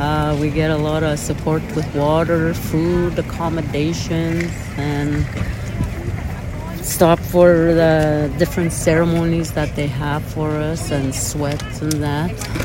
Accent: Saskatchewan, Canada; I'm from the Shawmut Lake, Saskatchewan. I'm a Cree, Woodlands Cree.

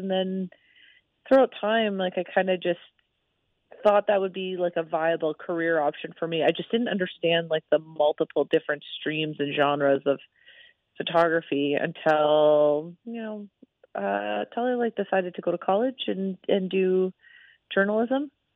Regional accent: Alberta, Canada; now in Las Vegas, United States; Well, I never actually grew up on my nation. I grew up just outside.

